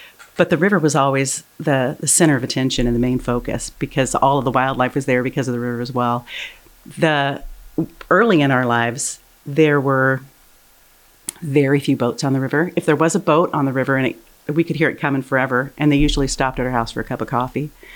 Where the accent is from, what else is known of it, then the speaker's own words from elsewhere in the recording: Soldotna, Alaska, United States; So I was born in Soldotna. While I didn't choose that, I've made the decision to spend my life here.